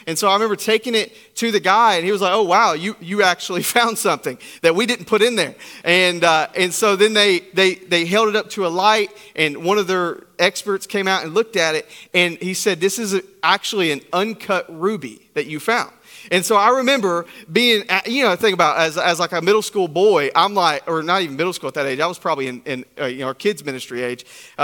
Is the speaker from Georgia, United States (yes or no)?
no; Tennessee, United States; I grew up in East Tennessee, so my family used to go to Gatlinburg a few times a year.